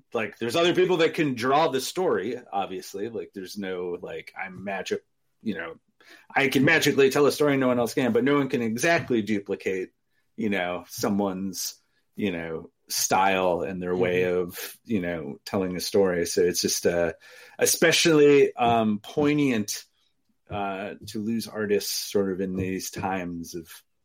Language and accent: English; Wisconsin, United States; hey, I'm from Wisconsin. I know how this goes.